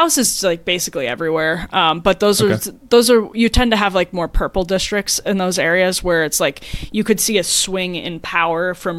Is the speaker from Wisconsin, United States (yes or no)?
yes; Wisconsin, United States; I think of Foxconn as an example in my home state where the promised jobs like just did not pan out.